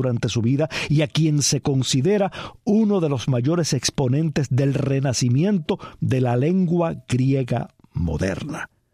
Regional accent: Cuba; Los cubanos tuvimos

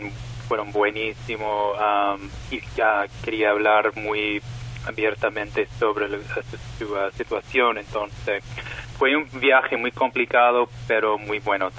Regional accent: United States; Spanish is a second language; Como americano, tengo ideas en mi mente sobre la situación en la isla

